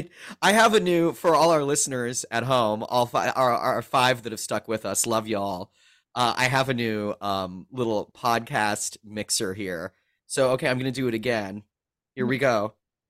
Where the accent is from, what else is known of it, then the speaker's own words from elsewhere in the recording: Canada; I know, I'm Canadian.